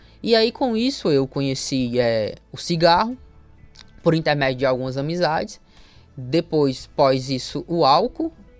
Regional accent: Nova Russas, Ceará, Brazil; eu nasci e me criei aqui em Nova Russas. Minhas raízes são daqui, meu pai, minha mãe.

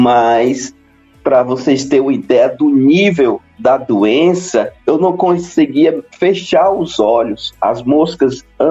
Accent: Varjota, Ceará, Brazil; Eu sou natural de Varjota. Meus pais são naturais de Varjota.

